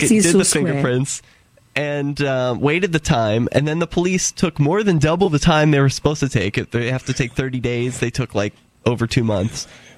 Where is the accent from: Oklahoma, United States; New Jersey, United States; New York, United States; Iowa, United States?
New Jersey, United States; It's like, man, I'm from Jersey. I'm not giving you anything.